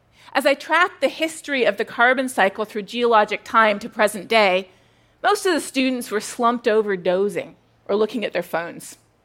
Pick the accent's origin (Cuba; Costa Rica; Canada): Canada; now in United States; "No," I said, "I'm Canadian."